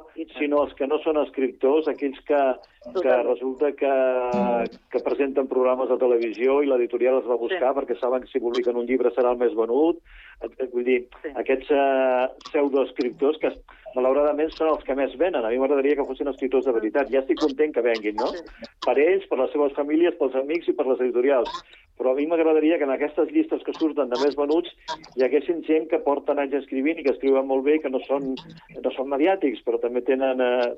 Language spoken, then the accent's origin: Catalan; Catalonia, Spain; nosaltres som catalans.